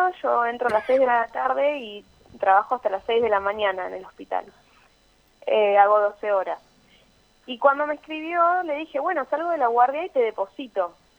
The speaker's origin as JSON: {"language": "Spanish", "town": "Punta Alta", "region": "Buenos Aires Province", "country": "Argentina", "tie": "born or raised there", "lives_now": "Bahía Blanca, Argentina", "said": "yo alquilo sola acá en Bahía Blanca y ellos viven en Punta Alta. Yo soy oriunda de Punta Alta."}